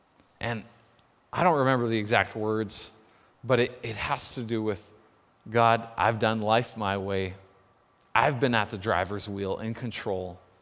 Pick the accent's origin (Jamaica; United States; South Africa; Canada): Canada; Nanaimo, British Columbia; the ship that was docked in Nanaimo in my hometown